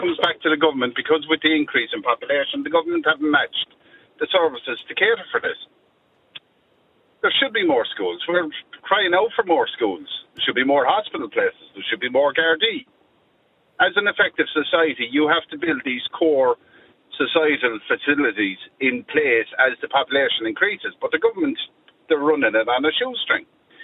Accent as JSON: {"language": "English", "country": "Ireland", "said": "are we getting to a stage where we're forgetting our own core values as Irish people?"}